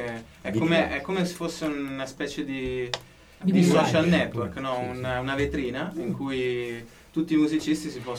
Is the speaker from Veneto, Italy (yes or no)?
yes; Veneto, Italy; Io premetto intanto che sono forestiero, io sono veneto. E mi sono trasferito in Umbria per studiare